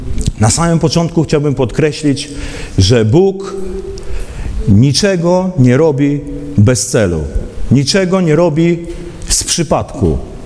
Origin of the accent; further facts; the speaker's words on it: eastern Poland, Poland; Ja urodziłem się na wsi, na wschodzie Polski.